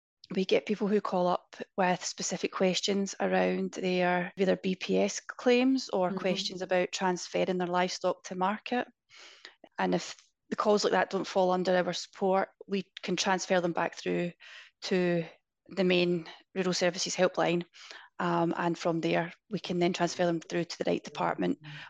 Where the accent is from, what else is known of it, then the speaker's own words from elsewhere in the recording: Scotland, United Kingdom; And as you can tell, I'm Scottish.